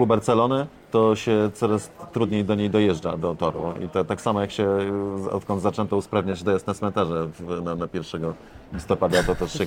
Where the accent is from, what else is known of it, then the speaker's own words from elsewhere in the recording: Warsaw, Masovian Voivodeship, Poland; i ja jestem z Warszawy